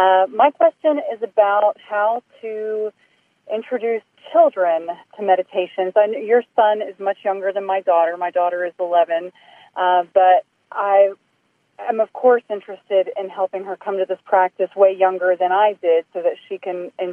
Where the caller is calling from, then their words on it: Augusta, Georgia, United States; I'm calling from Augusta, Georgia.